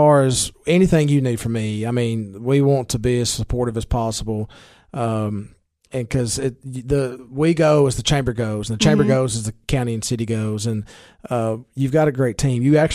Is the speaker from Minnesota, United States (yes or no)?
no; Baxter, Tennessee, United States; Of course, I grew up in Baxter.